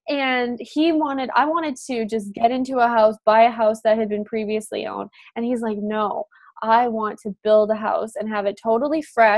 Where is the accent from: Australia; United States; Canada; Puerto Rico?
Canada; Manitoba; moved away as an adult; now in Vancouver, Canada; When I moved from Manitoba, where I grew up, to Vancouver, that was one of the biggest changes I've ever made in my life